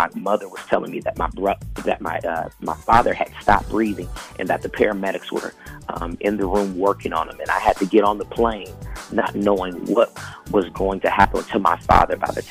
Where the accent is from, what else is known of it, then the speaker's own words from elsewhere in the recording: Seattle, Washington, United States; You know, I come from Seattle, Washington, and, you know, this is where I've been living, was born and raised with two amazing parents.